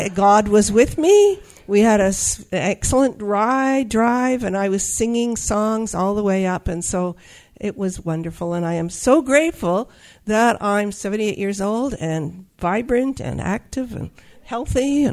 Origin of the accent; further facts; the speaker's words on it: Calgary, Alberta, Canada; from Calgary, Alberta